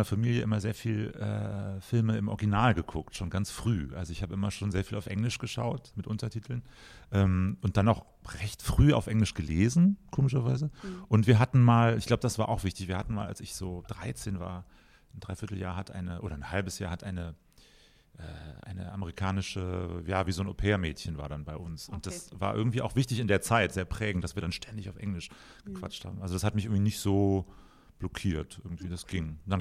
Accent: Koblenz, Rhineland-Palatinate, Germany; moved away as an adult; also born or lived in New York; now in Berlin, Germany; Ich bin in Koblenz aufgewachsen, im Rheinland, und bin dann mit 19 nach New York gezogen

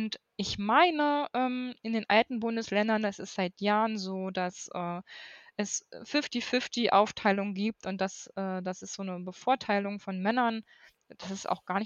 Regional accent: East Germany, Germany; Und nun bin ich ja aus dem Osten.

